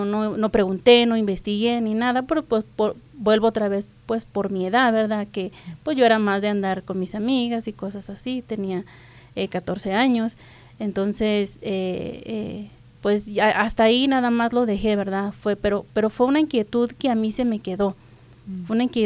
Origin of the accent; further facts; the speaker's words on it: Durango, Mexico; also born or lived in Torreón; ¿verdad? Como ya lo dijiste, yo soy de México. Nací en Torreón, Coahuila. pero fui criada junto con mis hermanos en un ranchito que está, digamos, a las afueras de Gómez Palacio, Durango.